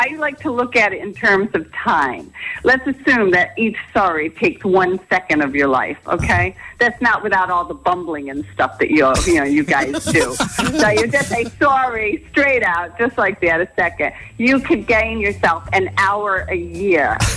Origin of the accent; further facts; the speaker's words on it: Queens, New York, United States; I'm from New York.